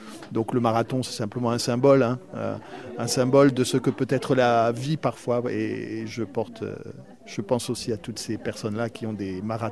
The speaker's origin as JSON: {"language": "French", "region": "Occitanie", "country": "France", "said": "Je suis originaire du Tarn"}